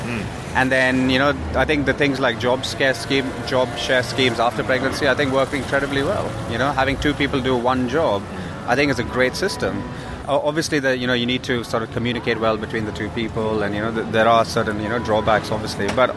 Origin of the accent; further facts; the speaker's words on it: India; now in London, United Kingdom; I grew up on Burmese food living in India because my mum loved to make khao sui.